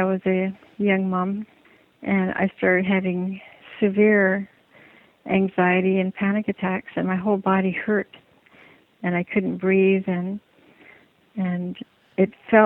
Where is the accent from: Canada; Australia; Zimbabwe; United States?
Canada; Valdez Island, British Columbia; born there; When I was born on Valdez Island, and we lived a very independent lifestyle